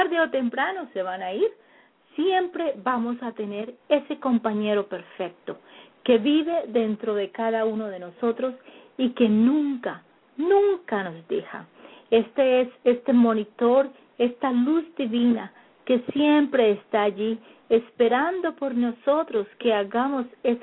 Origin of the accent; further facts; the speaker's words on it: Colombia; moved away; Cuando yo salí de Colombia, yo tenía mi familia. Mi familia es bien grande en Colombia, muchísimos primos y mi abuelita y mis tíos. Era una familia con los cuales yo crecí, muy grande.